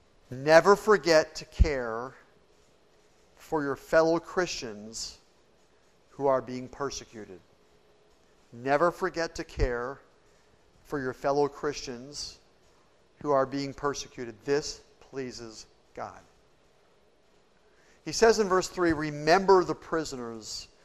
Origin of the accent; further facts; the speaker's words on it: Springfield, Missouri, United States; I remember my grandmother we'd go to her house when I was growing up in Springfield, Missouri